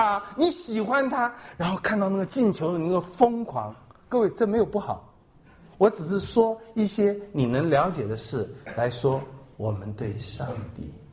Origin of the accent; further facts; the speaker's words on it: China; 但我们中国人都是这样，你走遍全世界，中国人一定都是孟母。